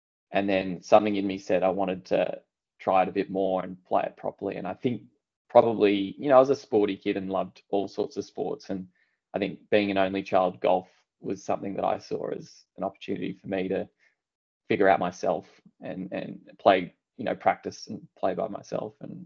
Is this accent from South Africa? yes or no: no; Perth, Western Australia, Australia; You know, in Perth, I grew up in Perth.